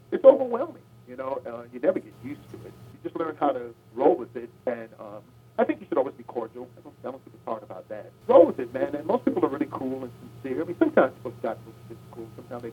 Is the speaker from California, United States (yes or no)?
no; New York City, New York, United States; You know, I grew up in New York City in the housing projects.